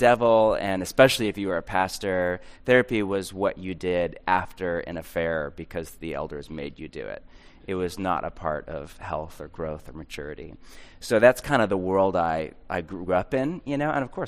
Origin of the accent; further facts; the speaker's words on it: California, United States; I grew up in the Bay Area